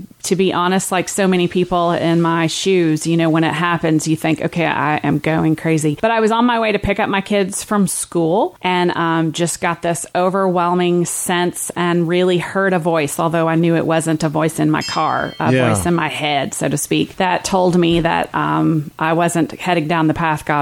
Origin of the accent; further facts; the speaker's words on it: Lexington, Kentucky, United States; I'm from the area completely and thoroughly, was born and raised in Lexington